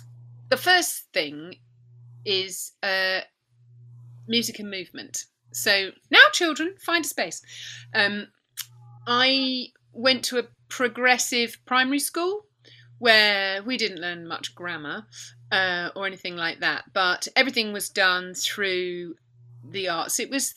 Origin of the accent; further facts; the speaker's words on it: Southampton, South East England, United Kingdom; I grew up in Southampton, which has double tides around the Isle of Wight, and I need to be near tidal water.